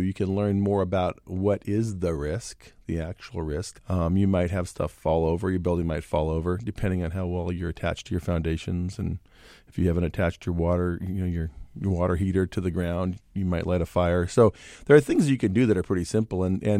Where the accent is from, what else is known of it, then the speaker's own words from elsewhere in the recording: Seattle, Washington, United States; Well, you know, I grew up in Seattle, and my parents moved here in 1960, so I watched the Space Needle get built